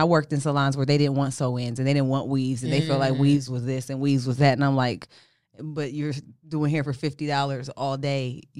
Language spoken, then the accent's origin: English; Detroit, Michigan, United States; I am from Detroit, where Little Willie invented the quick weave.